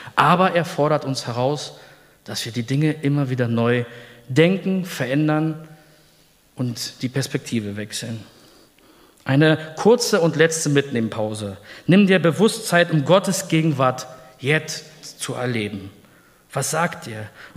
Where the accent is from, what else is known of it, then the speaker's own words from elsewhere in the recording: Berlin, Germany; Denn ich bin in Berlin-Neukölln aufgewachsen, das habe ich vorhin erwähnt, unter, sagen wir mal, recht herausfordernden Begebenheiten.